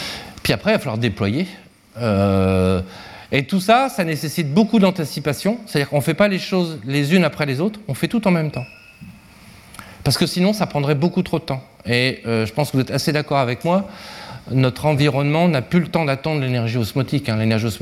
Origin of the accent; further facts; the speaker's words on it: Brittany, France; Ben oui, on a une région, on est breton. Bon, fier de l'être, ouais, pas plus que ça, mais breton quand même